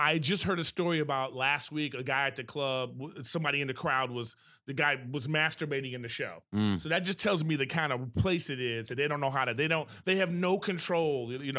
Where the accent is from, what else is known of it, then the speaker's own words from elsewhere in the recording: Texas, United States; After the show, her friend comes up to me, and she goes, hey, I'm from Texas, too.